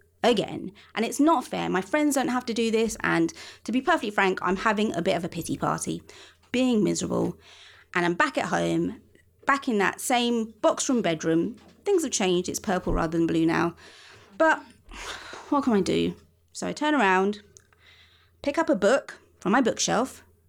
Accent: London, United Kingdom; But I spend a lot of my teens wandering around my part of London, looking for a cheap deal at the Indian beauty shops that they have

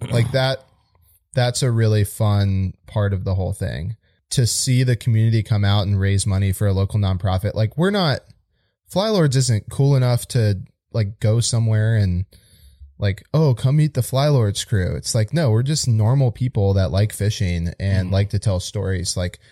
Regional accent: Georgia, United States; So I go to Georgia, which is my home state.

